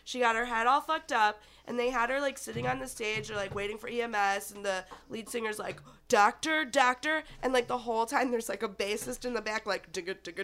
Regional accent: Cleveland Heights, Ohio, United States; Cleveland Heights originally.

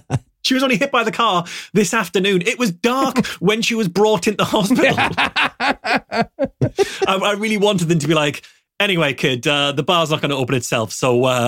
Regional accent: United Kingdom; We're British. We drop a fortnight now.

